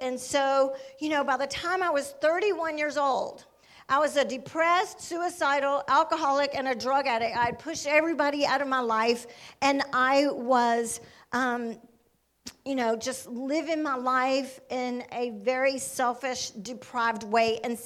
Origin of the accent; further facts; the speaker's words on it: Sylacauga, Alabama, United States; also born or lived in Birmingham; I was raised in Sylacauga